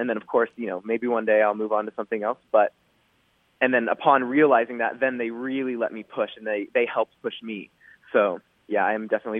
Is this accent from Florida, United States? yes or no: no; Houston, Texas, United States; Yes, I am. I'm from Houston, Texas, born and raised.